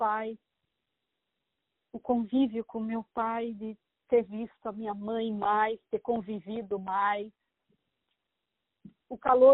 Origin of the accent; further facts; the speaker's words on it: Blumenau, Santa Catarina, Brazil; Eu sou de Santa Catarina, Blumenau, Brasil.